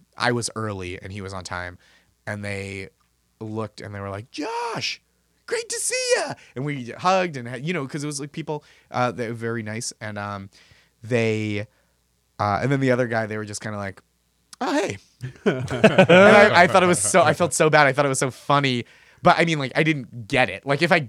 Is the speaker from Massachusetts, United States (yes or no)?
yes; Boston, Massachusetts, United States; I am from Boston.